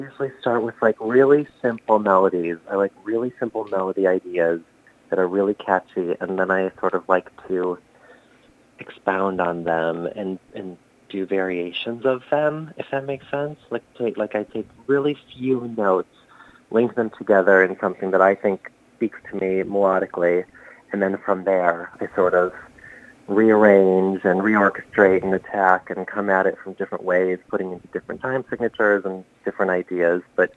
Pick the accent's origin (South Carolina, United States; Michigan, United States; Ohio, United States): Ohio, United States; Cleveland; born there; I was born in Cleveland at Mount Sinai, which I think no longer exists.